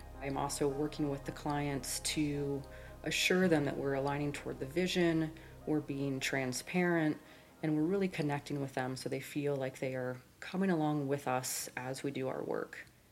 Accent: San Antonio, Texas, United States; I grew up in San Antonio, Texas. At the time, I felt it was stifling might be the right word.

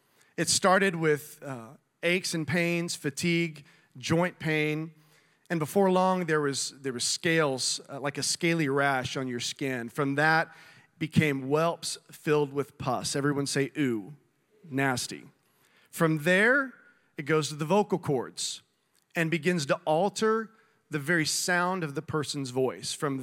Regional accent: Texas, United States; I grew up in South Texas

